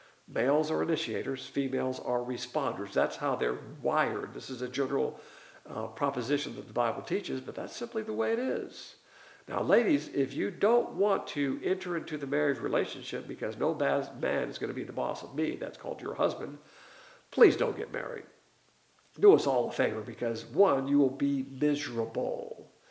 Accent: the South, United States; It's simply custom. It's our culture. As a Southerner, that's what you do.

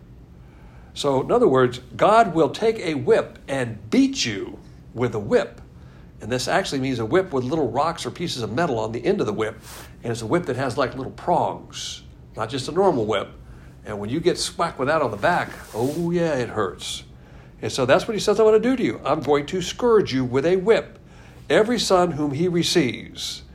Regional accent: the South, United States; I'm a Southerner, and so that's the way I was raised.

